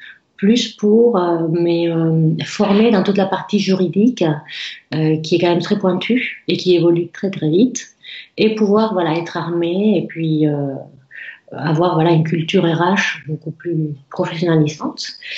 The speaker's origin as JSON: {"language": "French", "region": "Nouvelle-Aquitaine", "country": "France", "lives_now": "Rennes, France", "said": "les valeurs que je viens du Pays Basque, donc les valeurs du Pays Basque et les valeurs bretons. Et juste pour l'anecdote, j'ai juste fait un passage rapide à Montpellier, un autre passage rapide à Saint-Malo, et sinon, je suis vraiment à Rennes depuis 20 ans."}